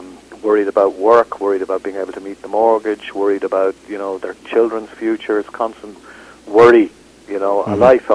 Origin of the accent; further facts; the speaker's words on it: Ireland; I think I'm one of a group of Irish writers that people put together because we're Irish.